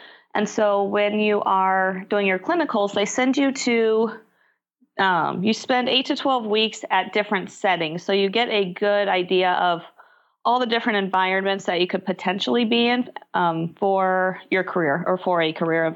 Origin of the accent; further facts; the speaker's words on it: Nebraska, United States; also born or lived in Ohio; now in Phoenix, United States; I was born in Ohio, but grew up in Nebraska, and I am currently living in the Phoenix area.